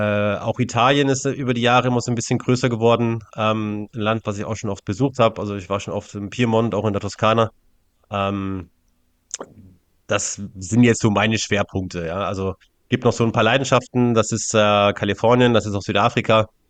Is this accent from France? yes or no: yes; Grand Est, France; als gebürtiger Elsässer, wenn man da keine Affinität zum französischen Wein hat, dann wäre ja irgendwas verkehrt gelaufen.